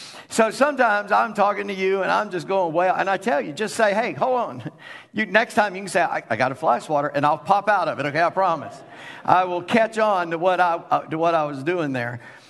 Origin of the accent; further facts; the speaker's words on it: Charleston, United States; I'm from Charleston and we had a lot of flies.